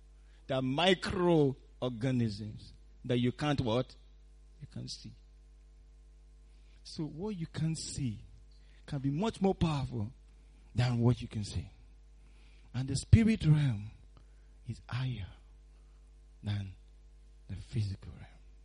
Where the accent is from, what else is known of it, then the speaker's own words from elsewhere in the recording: Nigeria; When I was growing up in Nigeria, that was frequent.